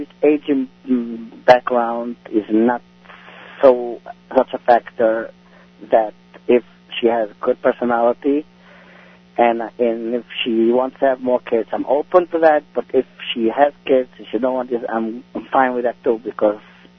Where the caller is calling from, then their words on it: Brooklyn, New York, United States; I'm calling from Brooklyn.